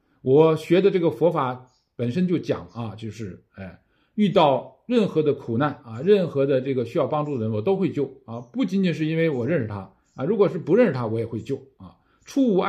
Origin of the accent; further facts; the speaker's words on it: China; 我们中国人特别讲义气啊